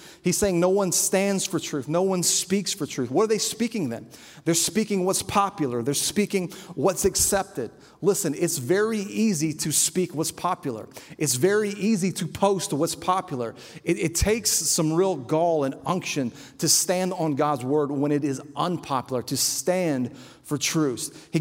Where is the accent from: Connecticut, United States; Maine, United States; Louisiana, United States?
Louisiana, United States; I remember growing up in South Louisiana. Like many of you, I was around alcohol my whole life.